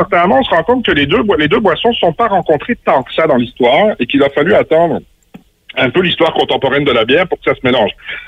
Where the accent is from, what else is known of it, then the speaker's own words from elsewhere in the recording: Papineauville, Quebec, Canada; accent: franco-belgo; avec mon accent franco-belgo, je dis, ben, je suis désolé, moi, je viens de Papineauville, puis on n'a pas de lumière à Papineauville.